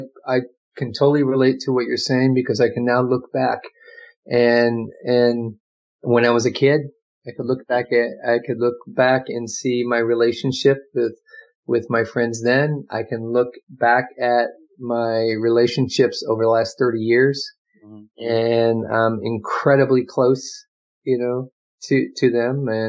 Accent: San Leandro, California, United States; because I come from San Leandro, I talked about that.

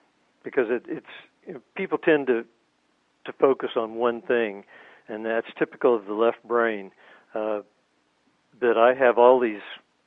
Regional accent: Oklahoma, United States; I haven't really seen any studies, but from what I know, growing up in Oklahoma and knowing Native cultures as

